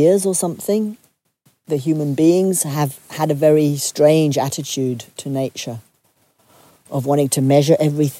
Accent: France; English is a second language; You know, I come from France where people like to protest a lot.

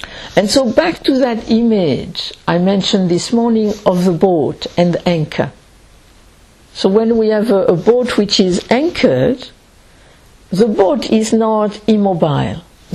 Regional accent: France; English is a second language; But first, so I am French, and I speak English, and if at any moment, either you don't understand my accent, and you wonder what she is saying

